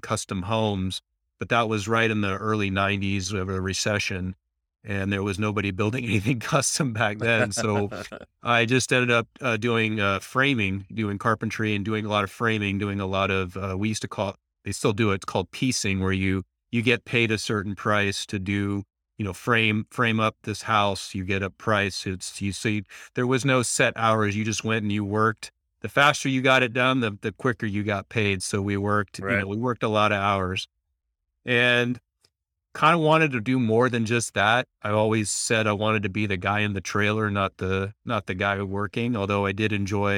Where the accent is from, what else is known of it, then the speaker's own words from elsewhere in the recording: California, United States; So I actually, I was from the Bay Area.